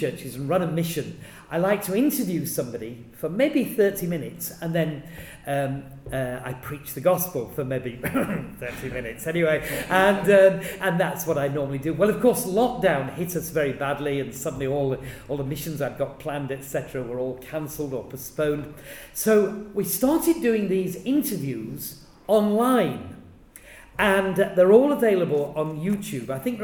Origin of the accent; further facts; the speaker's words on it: Yorkshire and the Humber, United Kingdom; I come from Yorkshire, which is in the northeast of England.